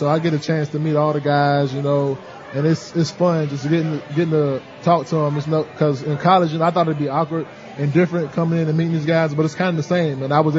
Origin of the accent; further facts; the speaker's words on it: Bamberg, South Carolina, United States; But it was a great time growing up in Bamberg, South Carolina.